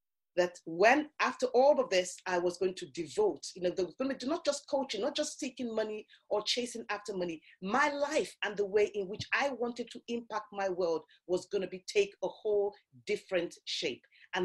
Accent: Nigeria; my experience in growing up in Nigeria, in Africa.

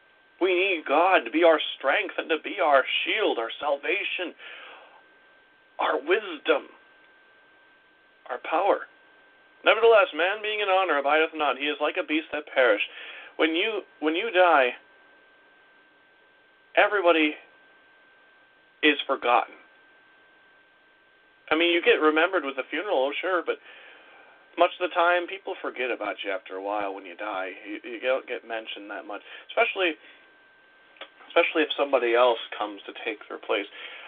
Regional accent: Wisconsin, United States; because I'm from Wisconsin

